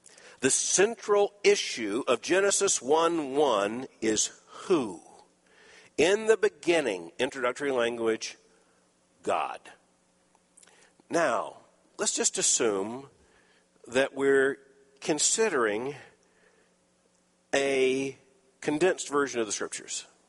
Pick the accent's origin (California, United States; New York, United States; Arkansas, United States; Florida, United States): Florida, United States; Lakeland; born there; Well, I was born in Lakeland, Florida, October the 19th, 1959.